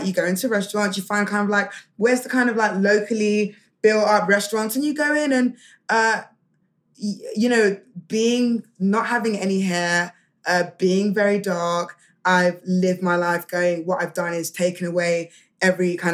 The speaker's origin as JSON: {"language": "English", "country": "United Kingdom", "said": "I'm like that, and I'm British"}